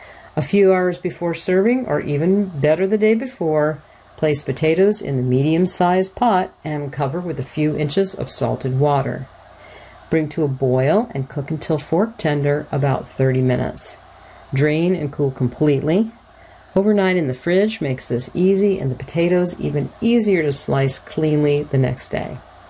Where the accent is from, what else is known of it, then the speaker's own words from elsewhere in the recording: Dayton, Ohio, United States; That's from Irma Bombecht from my hometown, Dayton, Ohio.